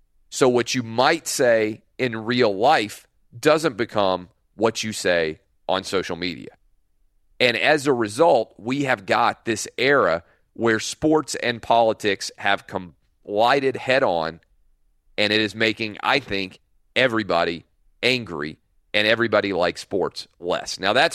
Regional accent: United States; as an American, I would feel duty-bound to do the best possible thing to help the president that I could.

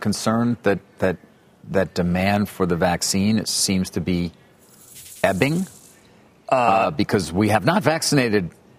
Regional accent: New York, United States; And as it gets warmer out, Carl, I'm sure you can attest to this as another New Yorker.

